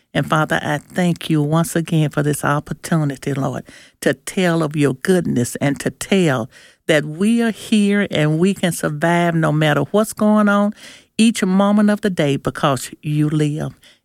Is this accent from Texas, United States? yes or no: no; Mississippi, United States; and I'm from Nellaton, Mississippi, and I'm with Night Watch Ministries.